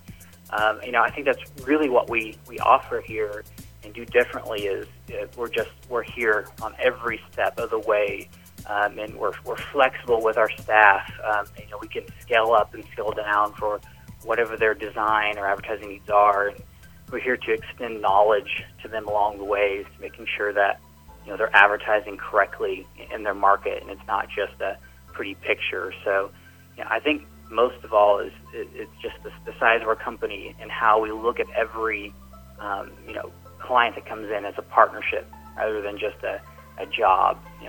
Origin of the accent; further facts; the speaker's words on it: Indiana, United States; now in Atlanta, United States; you can go to a lot of different places where I grew up in Indiana and see murals there. Then even that transferred here to Atlanta.